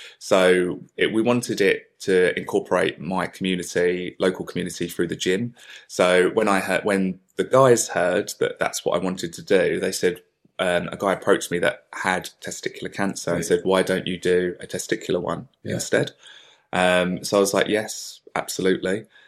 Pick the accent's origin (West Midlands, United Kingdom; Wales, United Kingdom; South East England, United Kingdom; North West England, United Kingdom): South East England, United Kingdom; No, I'm from Kent.